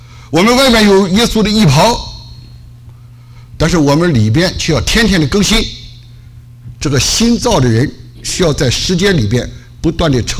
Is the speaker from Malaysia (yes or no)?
no; Qingdao, Shandong, China; born there; 弟兄姐妹，我出生在青岛啊，青岛有一个比较出名的一个产品叫